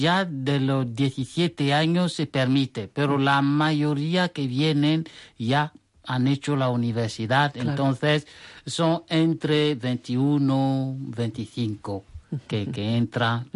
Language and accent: Spanish; Togo; En mi país, en África, también hice dos trabajos.